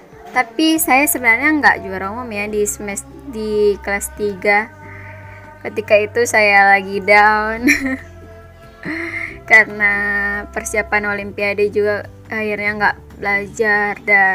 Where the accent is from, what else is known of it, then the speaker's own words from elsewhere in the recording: North Sumatra, Indonesia; saya yang berasal dari SMA di ujung pelosok Sumatera Utara